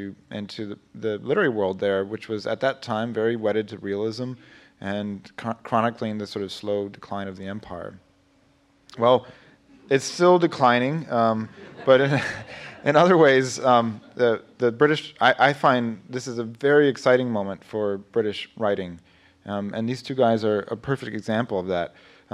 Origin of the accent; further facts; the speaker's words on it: California, United States; I'm actually from California, so it's really nice to be back here.